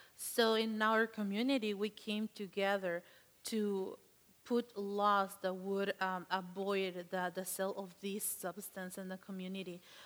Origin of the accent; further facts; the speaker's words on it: Mexico; I am originally from Mexico.